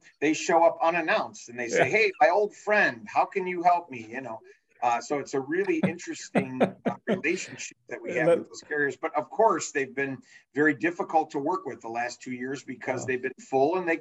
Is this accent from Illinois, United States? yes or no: yes; Chicago, Illinois, United States; I'm a little partial because I'm born and raised in Chicago my whole life, right?